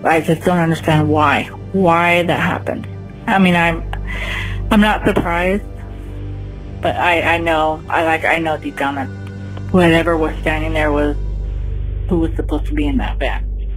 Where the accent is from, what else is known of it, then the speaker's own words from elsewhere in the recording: Phoenix, Arizona, United States; I'm from Phoenix, Arizona.